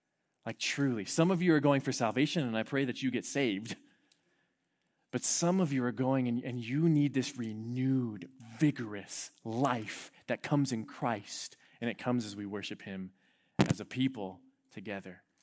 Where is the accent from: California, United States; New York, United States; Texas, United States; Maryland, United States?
California, United States; Apple Valley; also born or lived in Hesperia; I grew up in the high desert. I literally was born and raised in Apple Valley. The only other place I've lived is Hesperia. Nowhere else.